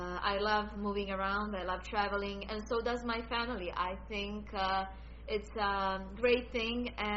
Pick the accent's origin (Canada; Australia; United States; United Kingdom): Canada; I'm from Canada.